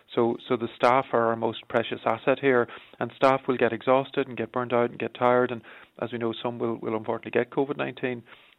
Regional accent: Clones, Ulster, Ireland; I grew up in Clonus, which is right on the border between Monaghan and Fermanagh.

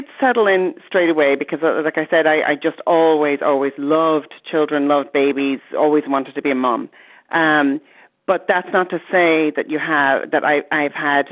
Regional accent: United States; also born or lived in Ireland; I'm Irish, but I grew up in the States

